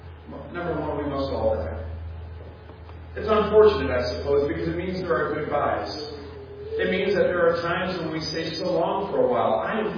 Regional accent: United States; born there; I was born in America, and so that means that right off the bat, I have a pretty good chance of hearing the gospel

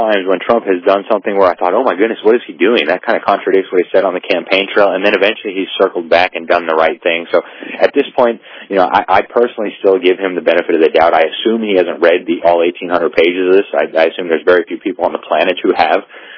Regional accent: Mexico; I've lived in Mexico longer than I've lived anywhere else in the world. I grew up in Mexico, and I love the Mexican people

